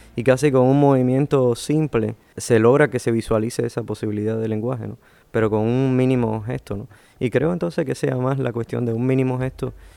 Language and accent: Spanish; Havana, Cuba; vengo de La Habana